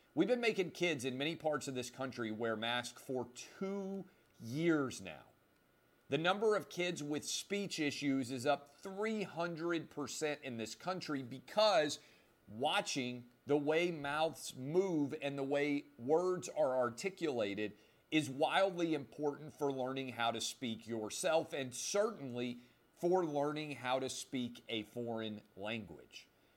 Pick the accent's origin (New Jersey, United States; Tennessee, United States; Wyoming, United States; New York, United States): Tennessee, United States; Nashville; my beloved city of Nashville, my hometown, hosts a Super Bowl